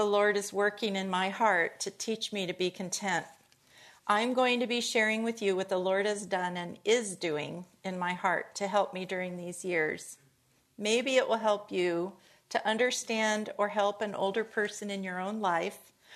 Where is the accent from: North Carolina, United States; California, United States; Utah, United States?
California, United States; La Crescenta; also born or lived in Glendale; I was born in Glendale and raised next door in the La Crescenta foothills.